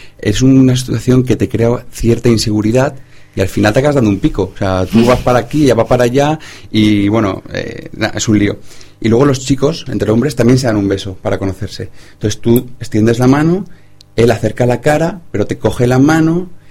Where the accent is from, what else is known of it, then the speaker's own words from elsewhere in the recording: Spain; Hay cosas que los españoles no vamos a extrañar tanto como los dos besos